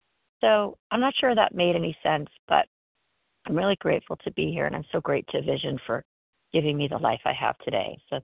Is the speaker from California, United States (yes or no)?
yes; California, United States; I'm from Southern California, recovered.